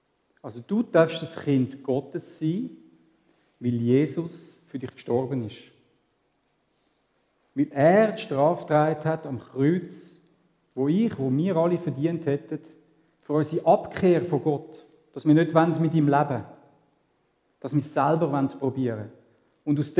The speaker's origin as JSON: {"language": "German", "country": "Switzerland", "said": "wie wir hier in der Schweiz auch nicht. Wir sind Schweizer."}